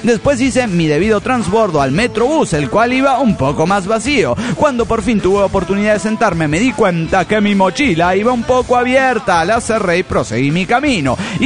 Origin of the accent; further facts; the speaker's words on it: Mexico City, Mexico; del DF mexicano.